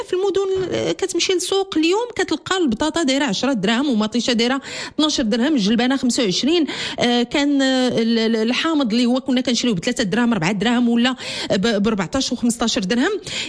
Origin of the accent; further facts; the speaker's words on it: Morocco; على القدرة الشرائية ديالنا كمستهلكين كمغاربة